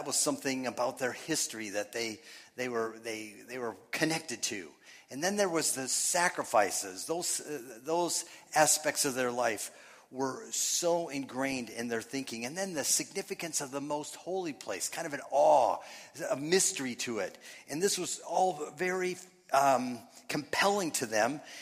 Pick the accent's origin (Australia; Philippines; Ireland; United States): United States; Minnesota; I mean, I was from Minnesota. My wife's from Nebraska. We met in Iowa, and that's about the only thing I like about Iowa.